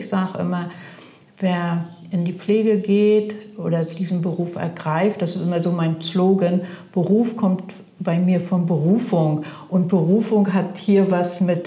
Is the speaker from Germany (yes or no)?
yes; Mecklenburg-Vorpommern, Germany; Ich bin hier groß geworden in der Gegend. Ich wohne in der Nähe von Stralsund. Ich wohne hier nicht in Brunn. Aber seit Kindesbein ist mir Zingst ganz ans Herz gewachsen.